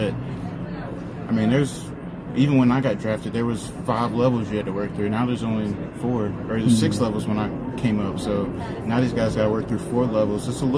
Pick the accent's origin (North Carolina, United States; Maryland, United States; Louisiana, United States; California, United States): North Carolina, United States; Raleigh; now in Chicago, United States; From Raleigh, North Carolina.